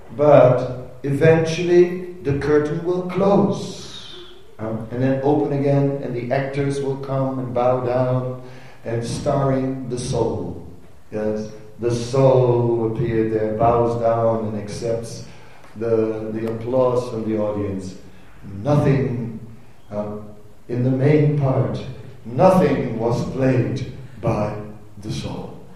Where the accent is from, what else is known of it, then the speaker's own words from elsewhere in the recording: Netherlands; I'm from Holland, you know. We don't work for nothing.